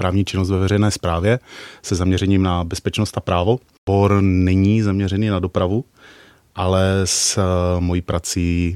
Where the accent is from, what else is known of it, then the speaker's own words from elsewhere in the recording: Brno, South Moravian Region, Czechia; jsem vyrůstal pár set metrů od Medlánecké vozovny